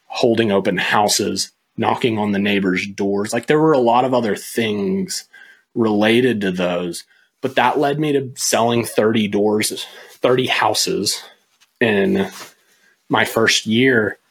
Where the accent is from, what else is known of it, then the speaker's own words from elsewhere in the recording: Texas, United States; now in Greensboro, United States; I'd only been in Greensboro for a year when I got into real estate. I came from Texas, so I didn't know anybody.